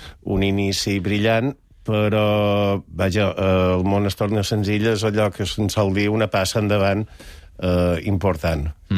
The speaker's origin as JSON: {"language": "Catalan", "town": "Llucmajor", "region": "Balearic Islands", "country": "Spain", "said": "Jo soc de Llucmajor, vaig viure 15 anys aquí i després, ja t'ho dic, des del 2011 vaig tornar a fixar la residència a Mallorca"}